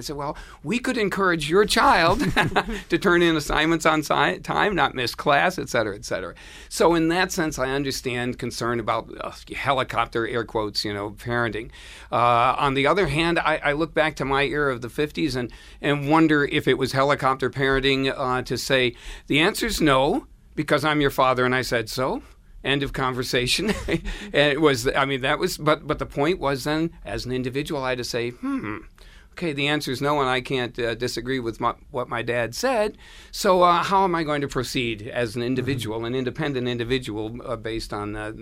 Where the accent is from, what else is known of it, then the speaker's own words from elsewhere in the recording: Buffalo, New York, United States; I was raised in Buffalo, and it was make sure you're home before the streetlights go out.